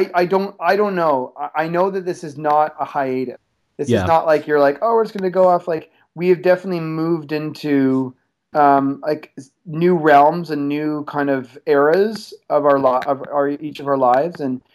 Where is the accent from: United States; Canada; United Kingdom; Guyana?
Canada; And we also get deported if we lie, because we're Canadian.